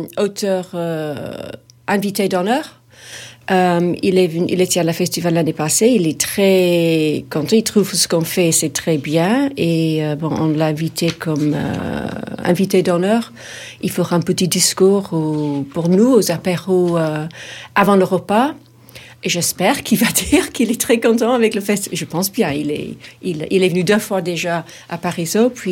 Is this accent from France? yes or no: no; England, United Kingdom; French is a second language; Chez nous, en Angleterre, il y a beaucoup de monde. On est une petite île avec 60 millions de gens.